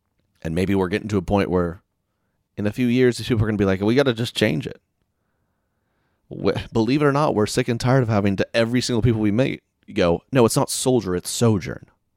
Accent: the South, United States; You know, I'm from the South. We're getting the whole shebang.

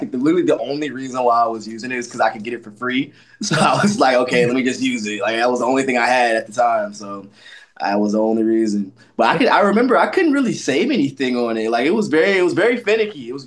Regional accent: the South, United States; You know, I'm from the South in the U.S., so it's always a lot of music going on.

